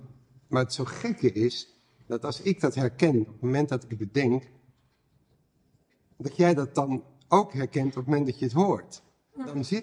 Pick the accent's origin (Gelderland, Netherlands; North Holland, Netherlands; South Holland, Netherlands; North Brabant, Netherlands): South Holland, Netherlands; Rotterdam; Ik ben opgegroeid in Rotterdam